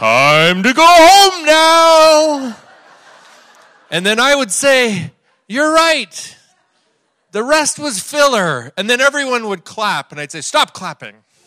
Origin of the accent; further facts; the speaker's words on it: Canada; now in near Vancouver, Canada; I'm here from Canada. If I sound like I'm from Minnesota, it's just like 12 miles north of there. Now I live out near Vancouver, BC, but I live 2 miles from the Washington state border.